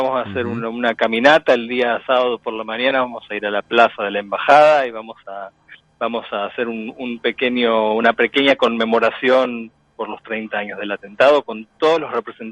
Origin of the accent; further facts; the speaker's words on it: Argentina; now in Israel; es una alegría para mí volver siempre a mi país natal. Yo vivo en Israel hace mucho, mucho tiempo